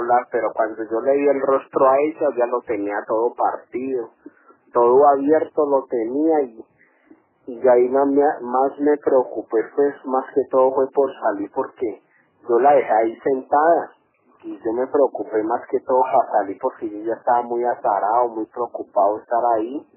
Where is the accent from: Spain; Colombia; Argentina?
Colombia; now in United Kingdom; Ah, que yo soy colombiano.